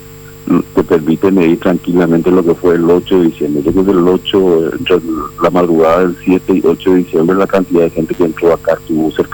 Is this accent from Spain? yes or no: no; Paraguay; como paraguayos